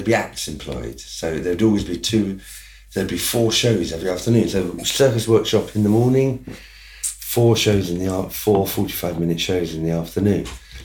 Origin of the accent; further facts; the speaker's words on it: South East England, United Kingdom; also born or lived in London; I was born in Wimbledon. I grew up in Surrey. I went to a grammar school and then I went to university and I had a very happy middle class childhood in a detached house in Surrey.